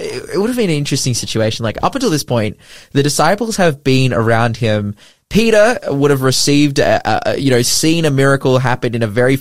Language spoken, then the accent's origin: English; Lake Macquarie, New South Wales, Australia; I grew up on Lake Macquarie, and many times, I grew up on a house that was on the lake, like a waterfront on the lake. We had our little jetty.